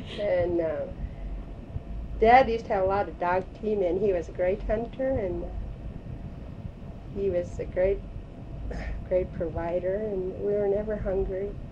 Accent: Alaska, United States; born there; Actually, I was born in a little sod house in a lot of white people think we live in igloo.

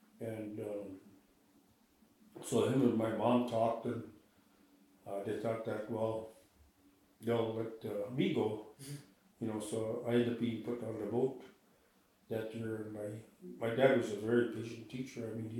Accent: Dillingham, Alaska, United States; also born or lived in Aguchik; And that's pretty much where I grew up. I grew up down in the Agushik village area, and then in Dillingham, my younger years.

